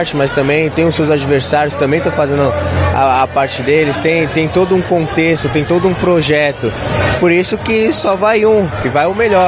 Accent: São Paulo, Brazil; Não sou do Rio de Janeiro, sou de São Paulo, da Zona Norte, da capital, amo inclusive, pô, nascido e criado em São Paulo

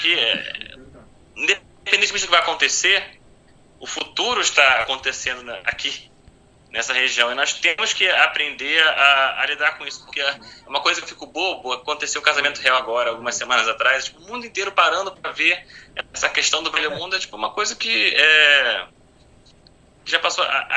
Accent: Brazil; nós, como brasileiros

